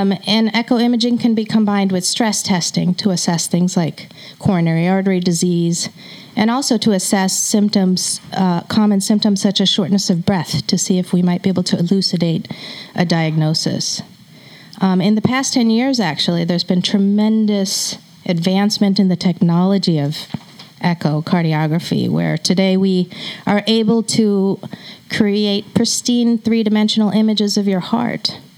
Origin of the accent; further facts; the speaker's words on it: Chicago, Illinois, United States; moved away as an adult; now in New York, United States; Well, I grew up in Chicago area and came to New York about 16 years ago for my postgraduate training after medical school.